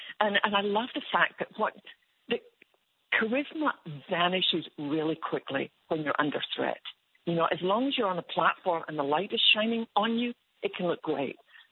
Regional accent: Scotland, United Kingdom; in Scotland, and I'm sure it's the same here

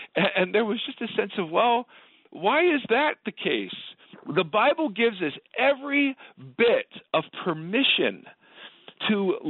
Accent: Ohio, United States; I grew up in Ohio. We had this place called Olin Mills

